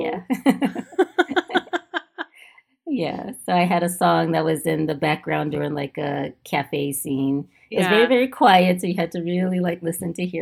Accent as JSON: {"language": "English", "town": "Chicago", "region": "Illinois", "country": "United States", "tie": "born or raised there", "lives_now": "Milwaukee, United States", "said": "Yes. Yes. I grew up in Chicago. Yeah."}